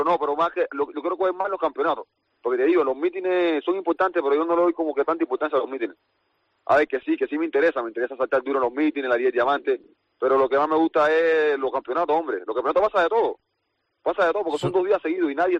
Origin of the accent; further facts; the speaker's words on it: Cuba; y más de donde vengo, de Cuba, que somos luchadores todos